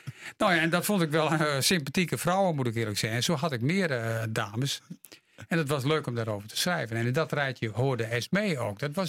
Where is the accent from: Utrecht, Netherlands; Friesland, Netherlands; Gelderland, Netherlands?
Friesland, Netherlands; Dokkum; moved away as an adult; Nee, ik ben in Dokkum geboren in 1958. En daar heb ik tot mijn 18e gewoond. Toen ben ik in Groningen gaan studeren.